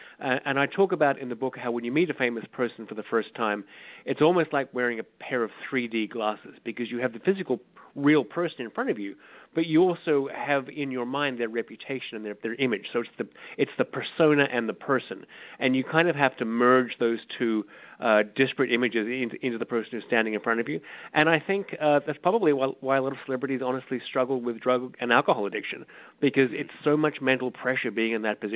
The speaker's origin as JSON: {"language": "English", "region": "Queensland", "country": "Australia", "moved": "yes", "lives_now": "New York, United States", "said": "I'm from Australia, which is kind of the provinces, culturally speaking. there was certainly a limit to the kinds of people you could meet staying home in Queensland, where I'm from. So I jumped on a plane and I went to the big city."}